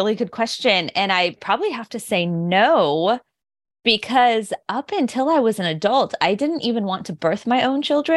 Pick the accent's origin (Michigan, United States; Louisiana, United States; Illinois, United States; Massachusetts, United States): Illinois, United States; I am from like the St. Louis, Missouri area, but actually in a suburb of St. Louis on the Illinois side.